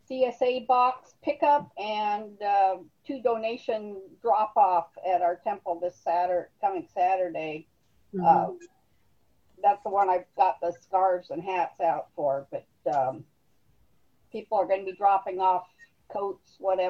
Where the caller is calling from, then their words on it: San Diego, California, United States; San Diego. So most of California is.